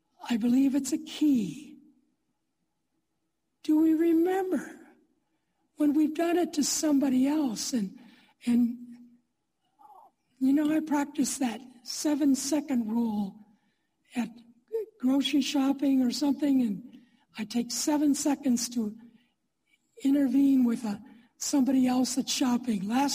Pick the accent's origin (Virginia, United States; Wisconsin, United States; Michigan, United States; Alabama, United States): Wisconsin, United States; Platteville; when I was growing up in the Platteville area. It was in the 1950s.